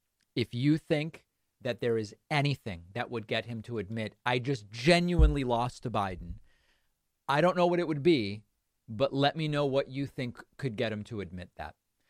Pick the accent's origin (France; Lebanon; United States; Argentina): Argentina; As many of you know, I'm from Argentina.